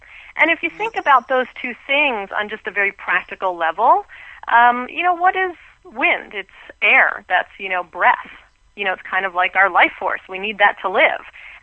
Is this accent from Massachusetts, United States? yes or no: no; New Jersey, United States; I'm born and raised in New Jersey, and I went to school there, and I got a BA in communications, and I then kind of moved on to New York City